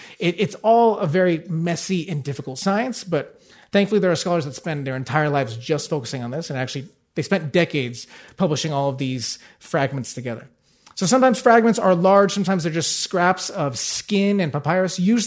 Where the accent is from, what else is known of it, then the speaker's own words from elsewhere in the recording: California, United States; I can't believe I'm so Californian, I couldn't think of humidity.